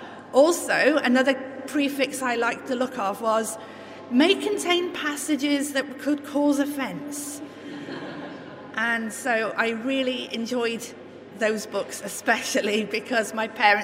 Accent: Isle of Man; now in Wales, United Kingdom; Sorry, I can't speak Welsh. I'm not from Wales, although I've lived here since 1990. I'm actually from the Isle of Man.

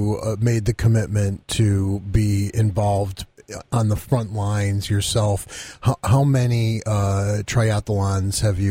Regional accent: Waterbury, Connecticut, United States; my hometown YMCA, where I grew up and learned how to swim and enjoyed a great range of activities as a young child at that Waterbury

